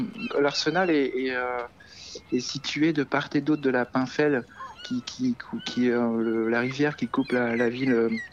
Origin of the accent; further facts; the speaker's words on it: Brest, Brittany, France; Je suis né à Brest et j'ai vécu 18 ans et 15 jours à Brest.